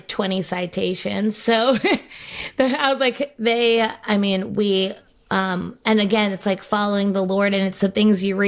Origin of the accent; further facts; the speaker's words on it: New York, United States; And I'm not, like, a camping person. I'm like, I'm from New York.